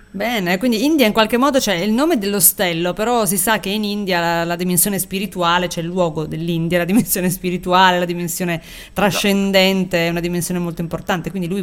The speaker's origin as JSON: {"language": "Italian", "region": "Piedmont", "country": "Italy", "said": "purtroppo io sono piemontese, metà siciliana, quindi."}